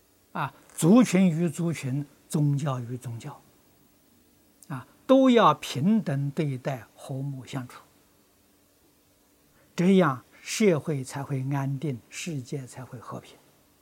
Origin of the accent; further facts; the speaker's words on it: China; moved away; 我们是中国人，在海外流浪个半个多世纪，念念想到家乡，念念想到祖国，